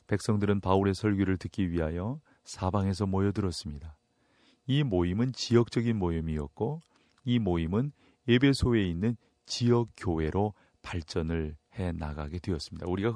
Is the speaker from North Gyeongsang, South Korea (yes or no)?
no; Hwaseong, Gyeonggi Province, South Korea; 사실 제가 자란 고향은 그 경기도 화성인데요.